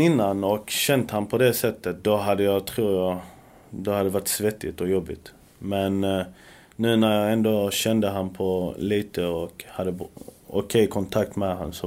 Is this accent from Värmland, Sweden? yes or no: no; Helsingborg, Skåne, Sweden; Sen kommer jag från Helsingborg också.